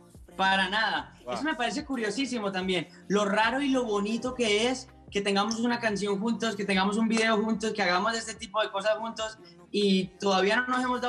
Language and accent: Spanish; Colombia; Para mí como colombiano